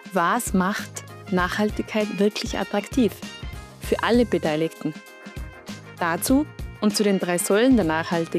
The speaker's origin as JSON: {"language": "German", "region": "Tyrol", "country": "Austria", "said": "bei uns in Tirol"}